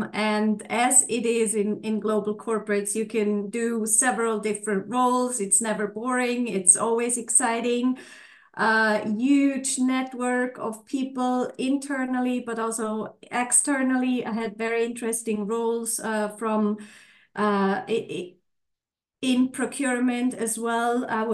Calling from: Zurich, Switzerland; I'm dialing in from Zurich in Switzerland.

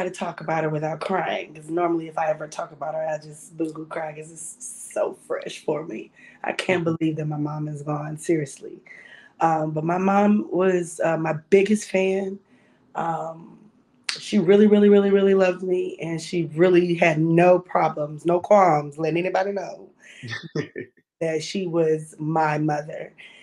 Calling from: St. Louis, Missouri, United States; I'm at home in St. Louis, Missouri.

